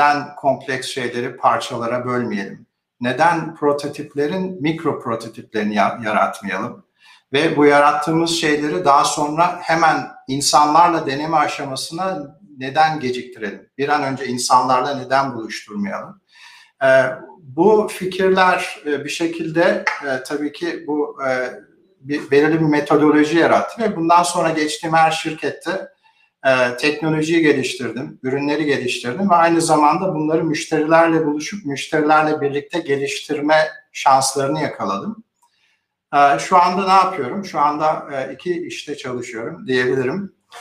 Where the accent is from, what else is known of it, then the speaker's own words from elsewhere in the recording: Karadeniz Ereğli, Zonguldak, Turkey; moved away as an adult; also born or lived in Istanbul; now in United States; Türkiye'de Karadeniz Ereğlisi'nde doğdum, büyüdüm.